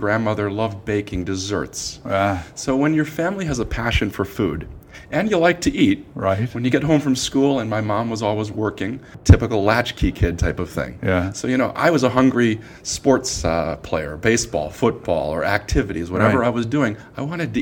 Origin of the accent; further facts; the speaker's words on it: New Jersey, United States; I grew up in New Jersey.